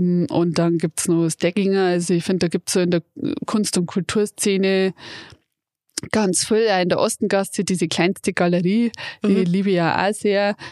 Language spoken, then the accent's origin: German; Riedenburg, Bavaria, Germany; wir kommen ja da aus der Gegend von Riedenburg, Peinten Boin, Boin, wie der Bointerer sagt.